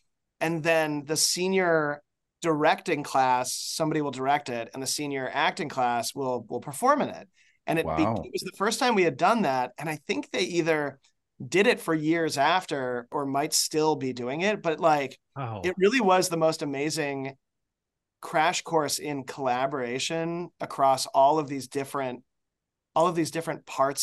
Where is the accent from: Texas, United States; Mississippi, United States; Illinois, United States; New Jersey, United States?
Illinois, United States; Chicago; I was born in Chicago.